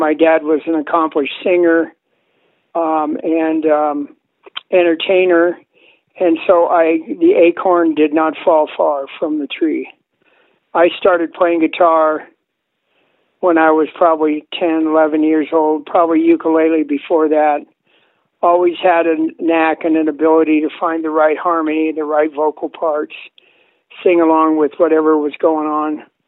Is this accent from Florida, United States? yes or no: no; Laguna Beach, California, United States; now in Paonia, United States; Well, I was raised in Laguna Beach, California.